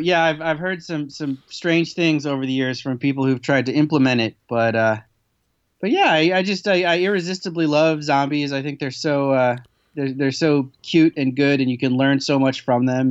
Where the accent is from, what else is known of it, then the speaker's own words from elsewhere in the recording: Indiana, United States; also born or lived in Michigan / Iowa / Ohio; now in Illinois, United States; So I've lived all over the Midwest. I grew up in Indiana. We used to live in Michigan.